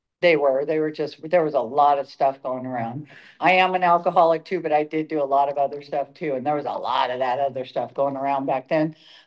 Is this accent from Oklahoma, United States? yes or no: no; Bellflower, California, United States; so I was born in Bellflower. My mom still lives in the house I was born in. Just, in the 70s were a different time to grow up.